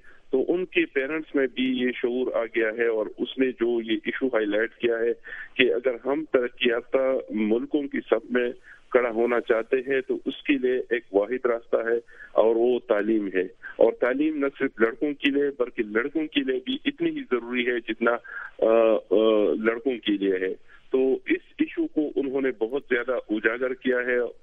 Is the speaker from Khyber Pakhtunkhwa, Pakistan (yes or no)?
yes; Khyber Pakhtunkhwa, Pakistan; اور پھر میرا تعلق چونکہ خیبر پختونخوا سے ہے